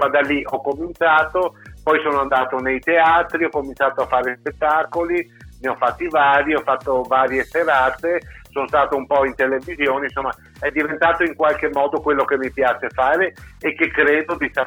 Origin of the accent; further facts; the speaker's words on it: Venice, Veneto, Italy; now in Chioggia, Italy; io sono appunto a Chioggia da un periodo, ma molte persone qui non mi conoscono, perché io da veneziano sono conosciuto a Venezia